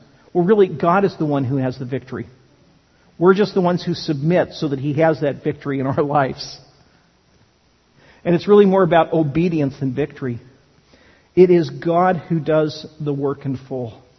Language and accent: English; California, United States; I grew up in California in the late 60s and early 70s.